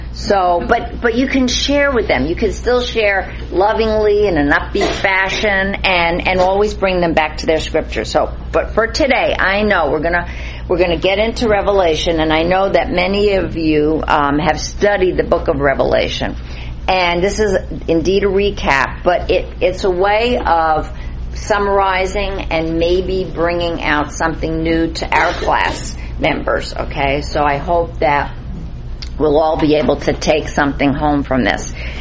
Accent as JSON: {"language": "English", "region": "New York", "country": "United States", "said": "And Selma is not quiet, and neither am I. We're both from New York."}